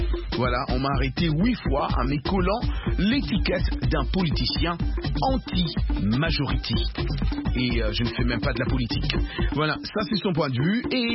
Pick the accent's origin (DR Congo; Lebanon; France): DR Congo; ici en notre, chez nous en RDC